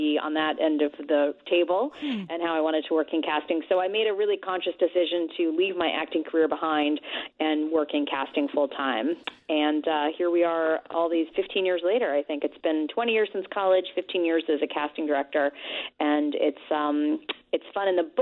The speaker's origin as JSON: {"language": "English", "town": "New York City", "region": "New York", "country": "United States", "tie": "born or raised there", "said": "But I grew up in New York City, and I was a professional child actress from age 8 to 17 back in the 80s"}